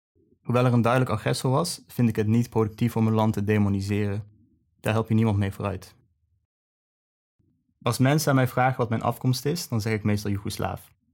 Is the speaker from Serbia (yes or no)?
yes; Serbia; Dutch is a second language; now in Netherlands; mijn afkomst niet alleen in Nederland moet uitleggen, maar ook in Servië. Dat komt omdat ik Servië spreek met een accent, omdat mijn geboortedorp aan Bosnië grenst en deel uitmaakt van een apart cultureel gebied.